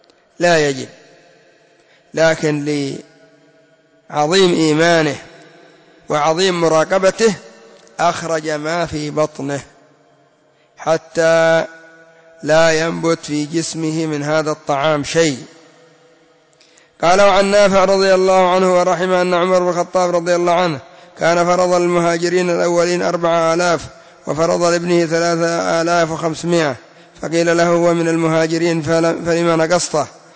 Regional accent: Yemen

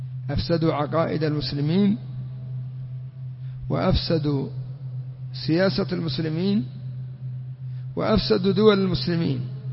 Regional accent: Yemen; مثل عندنا في اليمن أسس حزب الحوثيين طائش

